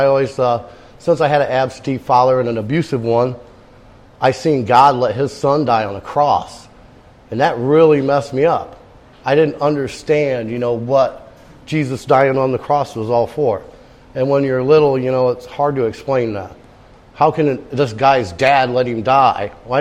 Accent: Fremont, Indiana, United States; because I'm from Fremont, Indiana, all the way at the top of the state.

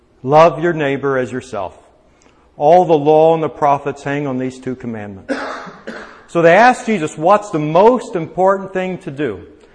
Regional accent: Indianapolis, Indiana, United States; I grew up in Indianapolis. I played basketball because I grew up in Indy.

